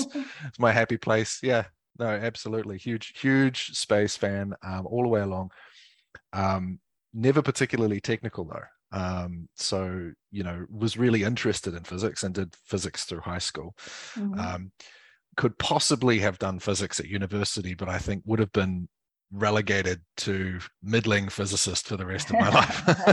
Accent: Auckland, New Zealand; now in Berlin, Germany; I'm from West Auckland, out in the Waitaka Ranges. Yeah. I would say I live most of my life there, but I don't actually know if it is most of my life anymore. I've been away from home for so long.

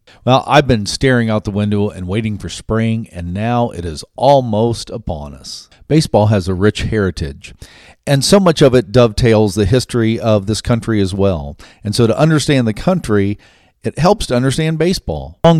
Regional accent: Ohio, United States; And I grew up in Ohio. I'm a big Cincinnati Reds fan.

